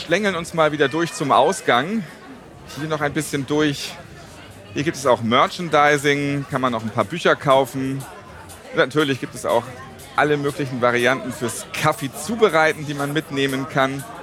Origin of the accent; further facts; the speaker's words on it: Hamburg, Germany; ich als Hamburger